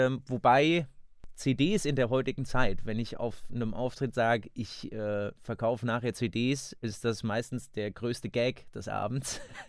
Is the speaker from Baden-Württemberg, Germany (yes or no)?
no; Seligenstadt, Hesse, Germany; in meiner Heimatstadt in Seligenstadt.